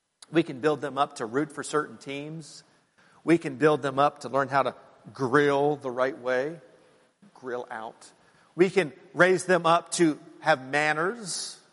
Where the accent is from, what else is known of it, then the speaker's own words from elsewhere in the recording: Hanover, Pennsylvania, United States; We are from Hanover, Gettysburg area. That's where my dad grew up. A lot of my family is there.